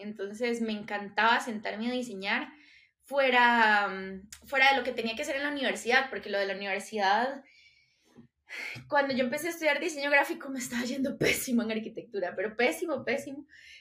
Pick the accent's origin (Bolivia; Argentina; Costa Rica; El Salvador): Costa Rica; San José; Soy de San José, Costa Rica